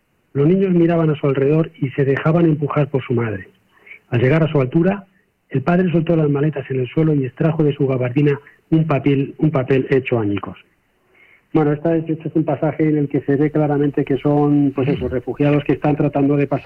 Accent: Castilla-La Mancha, Spain; También es del paisaje manchego, que es de donde yo soy

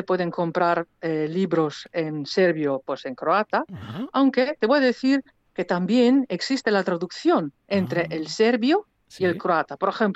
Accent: Slovenia; first language Slovenian; Spanish is a second language; mi lengua materna es esloveno. Yo traduzco al castellano también

